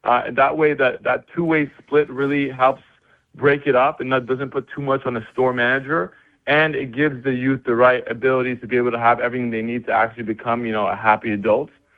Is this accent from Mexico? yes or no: yes; Mexico; And so for me, you know, growing up in Mexico for 12 years, completely different culture